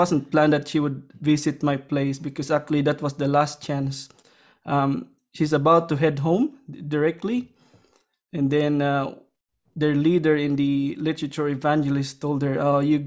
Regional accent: Sibalom, Western Visayas, Philippines; English is a second language; now in Australia; Yeah, so I was born in, I'd grew up in a small rural town of Sibalom, as you say it. So it's located in the Panay Island of the central Philippines.

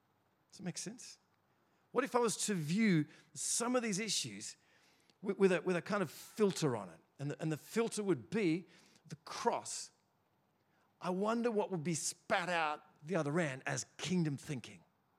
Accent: Australia; You think, oh, we're from the West. We're from Australia. We're a Christian country. So everything we do then is okay. It's normal.

